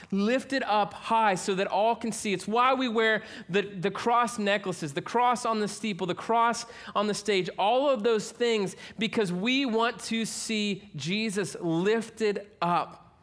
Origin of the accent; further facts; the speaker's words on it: Newark, Ohio, United States; I grew up in Newark, Ohio. Not New Jersey, Newark, Ohio.